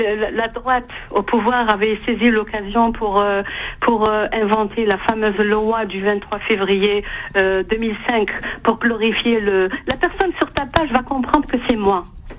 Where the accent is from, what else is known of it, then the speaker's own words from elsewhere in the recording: Algiers, Algiers Province, Algeria; moved away; on avait quitté la Casbah. Moi personnellement, je suis née à la Casbah. Mmh. Et j'ai clôturé les naissances à la Casbah, on va dire. D'accord? Mon père y est né en 26, etc. On a grandi dans la même maison.